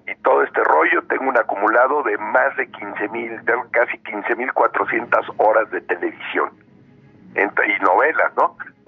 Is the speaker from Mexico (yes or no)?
yes; Mexico; En telenovelas soy el actor mexicano que más protagónicos tiene de telenovela